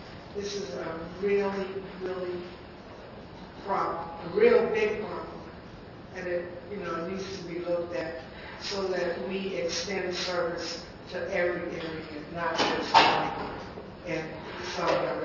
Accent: Washington, District of Columbia, United States; now in Maryland, United States; Born and raised in Washington, D.C., now living in Maryland.

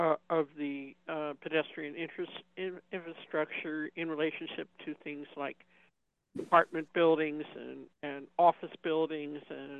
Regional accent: Silver Spring, Maryland, United States; also born or lived in Rockville; now in Virginia, United States; I am from Silver Spring and Rockville, but live in Virginia.

